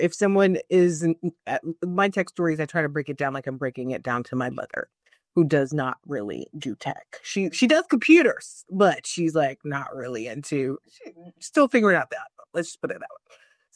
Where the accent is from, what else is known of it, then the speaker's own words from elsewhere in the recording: Jamaica; because I'm Jamaican.